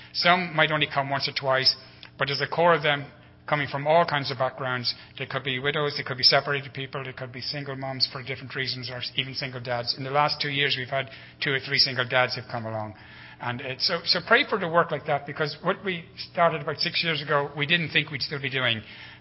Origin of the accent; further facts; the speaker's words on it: Ireland; and I'm an Irish mission worker in Arklow.